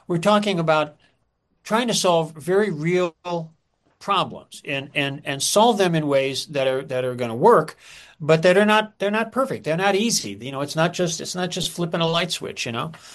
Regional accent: Cleveland, Ohio, United States; I mean, I grew up in Cleveland, Ohio, and you know, the steel mills used to pollute the air in ridiculous ways, you know.

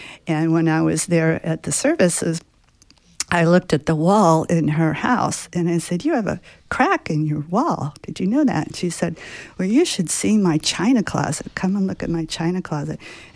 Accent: Ohio, United States; we grew up in Ohio, so we weren't coastal, we didn't expect floods

